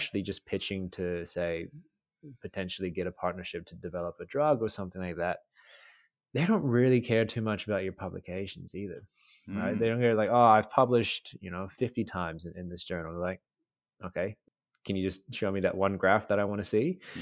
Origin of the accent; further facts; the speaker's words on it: Christchurch, Canterbury, New Zealand; also born or lived in United States; Yeah. So I grew up there. We moved from the States when we were 10. So I grew up in Christchurch.